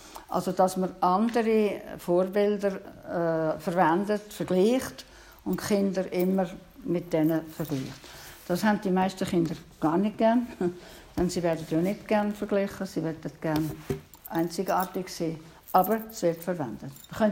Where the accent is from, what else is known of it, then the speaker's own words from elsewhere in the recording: Switzerland; Bei uns in der Schweiz ist das unhöflich. Das macht man nicht.